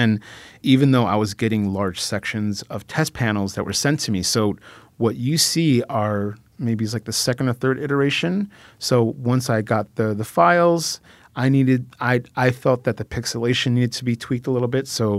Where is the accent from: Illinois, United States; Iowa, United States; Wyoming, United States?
Illinois, United States; Chicago; You know, I'm from Chicago.